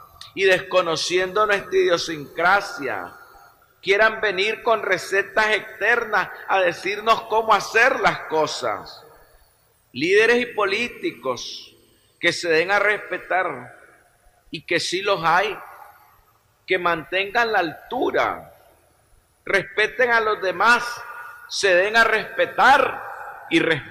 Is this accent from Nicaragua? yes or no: yes; Nicaragua; los que resolvemos los problemas de los nicaragüenses somos los nicaragüenses